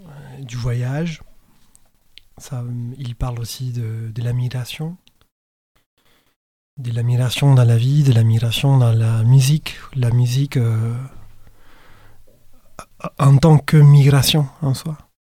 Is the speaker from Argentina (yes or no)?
yes; La Plata, Buenos Aires Province, Argentina; French is a second language; De cette ville, La Plata, qui est à une soixantaine de kilomètres de la capitale, Buenos Aires, mais qui est une ville différente, et qui est la banlieue sud de Buenos Aires